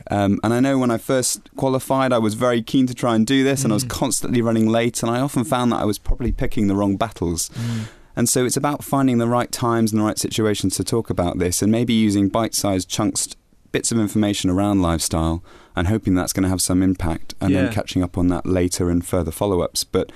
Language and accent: English; Bristol, South West England, United Kingdom; now in Bath, United Kingdom; And I grew up in Bristol